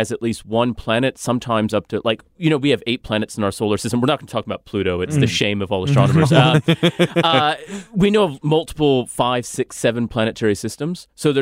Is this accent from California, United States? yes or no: yes; California, United States; Yes, I am. Okay. So I'm from California.